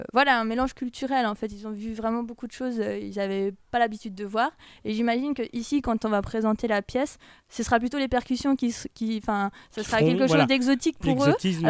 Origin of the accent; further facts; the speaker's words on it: Switzerland; moi, je suis suisse, mais je suis moitié asiatique, je suis moitié thaïlandaise, moitié écossaise.